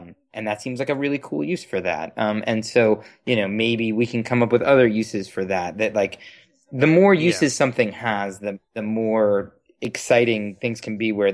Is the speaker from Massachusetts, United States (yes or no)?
yes; Boston, Massachusetts, United States; I am a New England Patriots fan because I am from Boston.